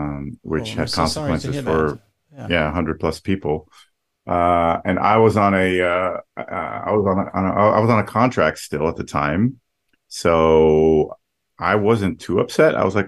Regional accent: United States; also born or lived in Netherlands; I did have a green card when I was growing up, because I grew up in the States. My family moved there when I was six, and so all my family had green cards.

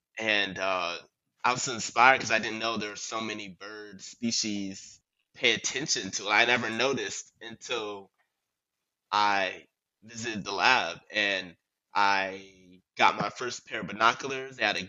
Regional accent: Savannah, Georgia, United States; I grew up in Savannah, Georgia, pretty much a forest in our backyard. But the beach was like 30 minutes away.

